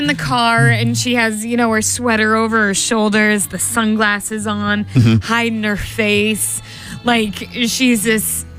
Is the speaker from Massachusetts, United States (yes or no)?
yes; Boston, Massachusetts, United States; That whole era where, and I mean, we're from Boston.